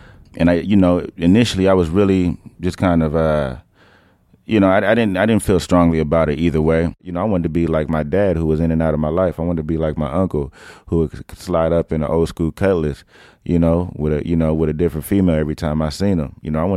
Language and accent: English; Oakland, California, United States; also born or lived in San Lorenzo; I'm from East Oakland. I moved there when I was about 9 years old from San Lorenzo.